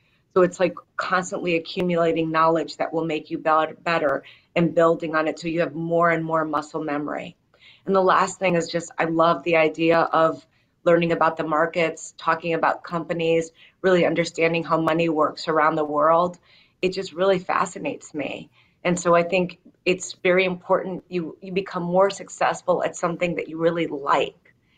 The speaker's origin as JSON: {"language": "English", "town": "Chicago", "region": "Illinois", "country": "United States", "tie": "born or raised there", "said": "I grew up in Chicago, and I was the youngest of six children. My mom was a single mom."}